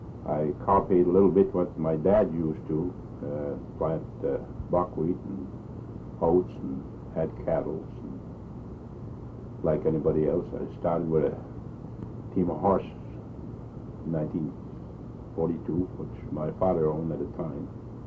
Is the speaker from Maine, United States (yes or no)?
yes; St. David, Maine, United States; also born or lived in Senegat; I was born in Senegat, Maine, and I lived there for 4 years. I was born in 1910. Then we moved to San David, a farm that my dad had bought from Arthur Daigle.